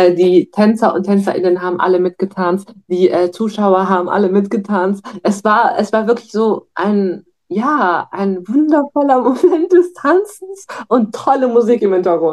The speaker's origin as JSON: {"language": "German", "town": "Ochtrup", "region": "North Rhine-Westphalia", "country": "Germany", "said": "Ich komme aus Ochtrup. Das ist eine kleine Stadt in der Nähe von Münster, also hier im Münsterland."}